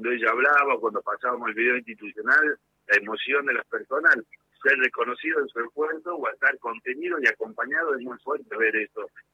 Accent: Tucumán, Argentina; acá en Tucumán, yo soy tucumano, mi responsabilidad es Jujuy, Salta y Tucumán, pero bueno, soy tucumano.

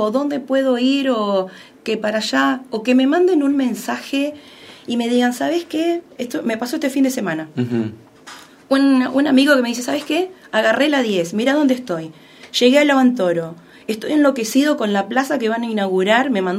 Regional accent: Santa Rosa, La Pampa, Argentina; No, yo soy de Santa Rosa, claro.

